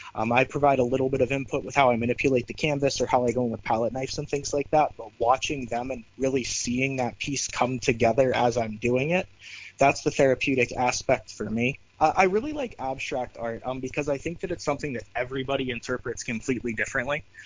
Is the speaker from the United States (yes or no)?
yes; Boardman, Ohio, United States; So I'm actually from Boardman, Ohio, so about an hour or so away.